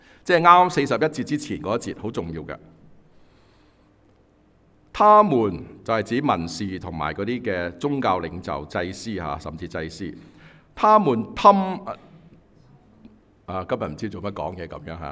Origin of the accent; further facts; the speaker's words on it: China; 跟我們中國人一樣，就不想被人知道的